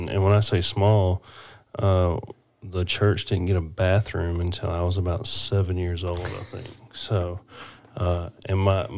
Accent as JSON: {"language": "English", "town": "Barnesville", "region": "Georgia", "country": "United States", "tie": "born or raised there", "said": "I'm originally from Georgia. Grew up in Georgia and a little town called Barnesville. It's about an hour south of Atlanta and 30 minutes north of Macon."}